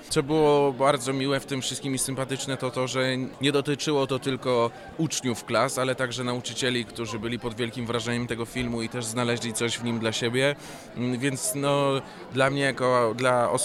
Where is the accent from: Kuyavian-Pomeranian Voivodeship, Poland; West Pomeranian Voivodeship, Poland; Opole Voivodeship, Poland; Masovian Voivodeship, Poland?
Kuyavian-Pomeranian Voivodeship, Poland; Toruń; przypominająca mi trochę moje strony toruńskie.